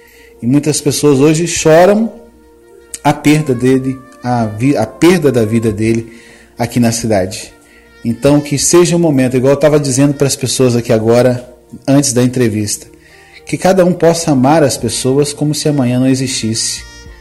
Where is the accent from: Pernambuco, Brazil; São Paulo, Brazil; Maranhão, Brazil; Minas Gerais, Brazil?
Minas Gerais, Brazil; Muriaé; now in Miradouro, Brazil; Eu também não sou daqui, eu sou de Muriaé, tem 5 anos que eu estou aqui na cidade